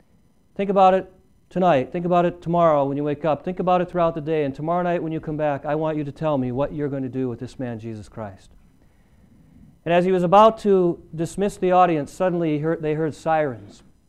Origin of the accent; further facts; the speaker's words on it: Illinois, United States; not far from where I grew up in Illinois.